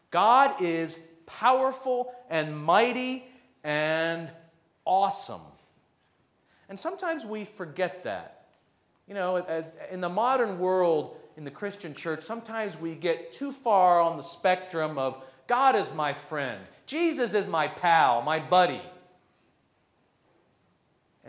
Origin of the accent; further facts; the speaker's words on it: Midwest, United States; I mean, I'm a Midwesterner, so we get our tornadoes and our storms and all that, and they come and they go and they're over.